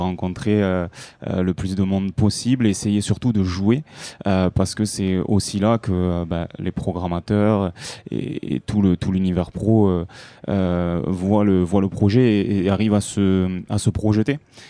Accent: Montauban, Occitanie, France; On vient de Montauban

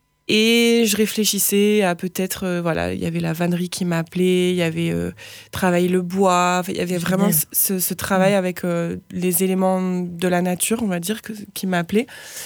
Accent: Lille, Hauts-de-France, France; je suis praticienne de shiatsu depuis 3 ans. Je viens de Lille à la base et ça fait 6 ans que je suis arrivée en Aveyron.

